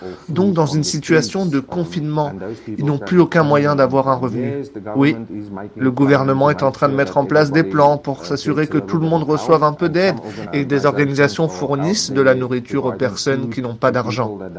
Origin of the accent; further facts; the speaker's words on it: Zimbabwe; je viens du Zimbabwe et je n'ai pas pu rentrer auprès de ma famille car les frontières sont fermées. J'ai dû rester ici.